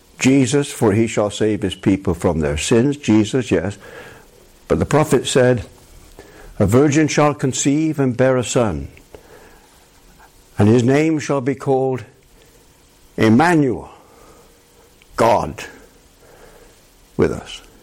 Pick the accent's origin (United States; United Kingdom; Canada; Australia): United Kingdom; Bristol, South West England; born there; Now, I was born in Southmead Hospital, and I lived the first 9 years of my life in a condemned house, condemned as unfit for human habitation.